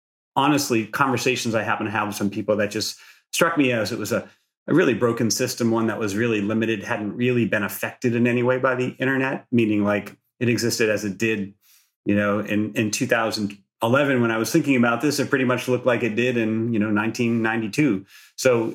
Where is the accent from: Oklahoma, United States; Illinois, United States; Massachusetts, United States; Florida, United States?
Massachusetts, United States; now in California, United States; I'm an East Coast native. I grew up outside Boston, but came out to California in the, 1993, pre-Netscape, as I like to say.